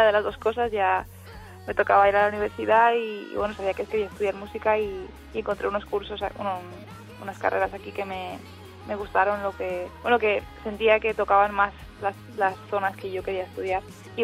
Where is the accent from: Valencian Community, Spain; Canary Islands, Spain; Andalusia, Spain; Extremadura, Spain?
Valencian Community, Spain; Alcora; now in London, United Kingdom; Mi padre es británico y mi madre española. Me crié en, bueno, en Alcora, en Castellón, y ahora ya llevo unos cuantos años viviendo en Londres.